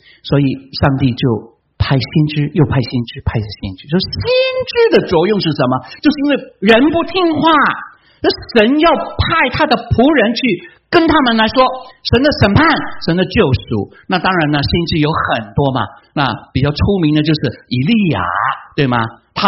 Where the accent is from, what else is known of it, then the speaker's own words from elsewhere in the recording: China; 就好像我们中国人已经不是炎王子孙了